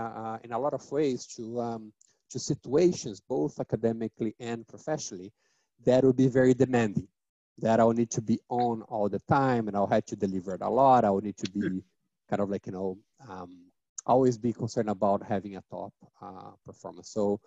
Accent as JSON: {"language": "English", "country": "Brazil", "said": "But, you know, I'm actually from Brazil."}